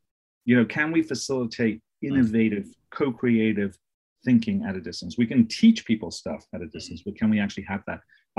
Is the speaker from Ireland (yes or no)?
yes; Ireland; now in United States; I am Irish. I have a phobia. It is a phobia about snakes. That's St. Patrick's fault. He banished all the snakes from Ireland. So I now live in America.